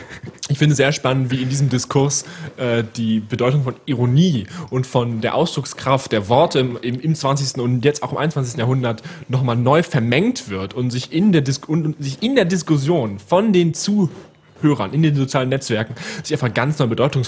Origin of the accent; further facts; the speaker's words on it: North Rhine-Westphalia, Germany; Ich komme aus dem Kreis Wesel.